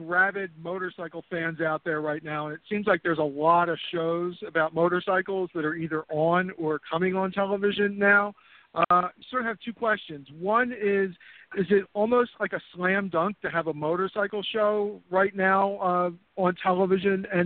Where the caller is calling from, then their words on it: Philadelphia, Pennsylvania, United States; calling from Philadelphia.